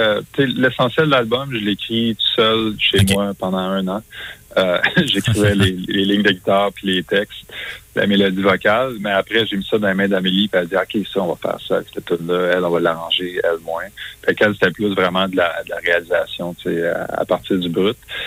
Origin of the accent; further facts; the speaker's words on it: Montreal, Quebec, Canada; Tu sais, c'était correct de faire ça chez nous à Montréal.